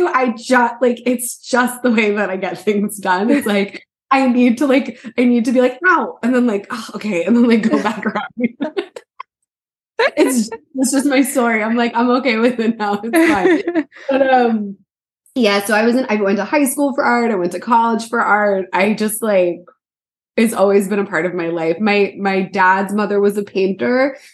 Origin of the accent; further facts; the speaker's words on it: New York, United States; everyone's like, oh, where are you from? You're like, oh, I'm from New York. It's not the city, you know what I mean?